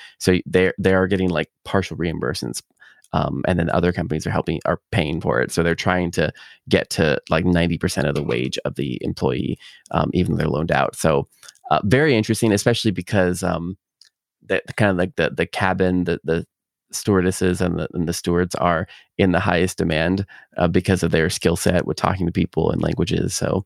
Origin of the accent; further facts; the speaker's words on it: United States; but that's probably just because I'm American